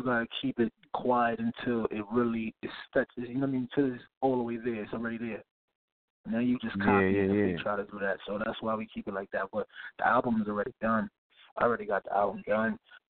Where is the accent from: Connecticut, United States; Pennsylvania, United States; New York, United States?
New York, United States; Bronx; I'm from the Bronx, New York. You already know, Southside, Edenwald, to be exact.